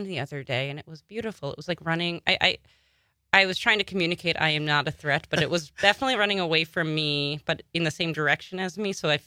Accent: Long Island, New York, United States; I'm from Long Island originally.

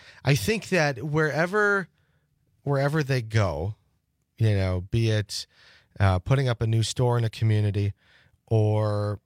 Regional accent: Pulaski, United States; I'm from Pulaski. And we just had our big polka days. It's a small town community that really has a lot of pride and rallies around that little grocery store.

